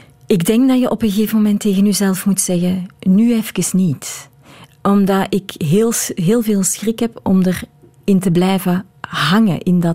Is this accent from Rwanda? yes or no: no; Belgium; Ik blijf een Belg.